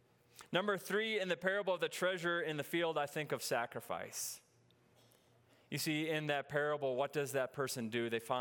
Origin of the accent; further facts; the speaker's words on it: North Dakota, United States; I grew up in North Dakota, and again, there's different kind of grass here.